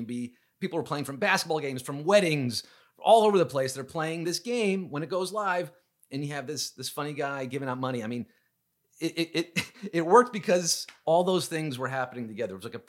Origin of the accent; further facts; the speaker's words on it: New York, United States; I decided that summer, I'm moving out of New York. I'm from New York. I said, I'm moving to LA to do this in LA.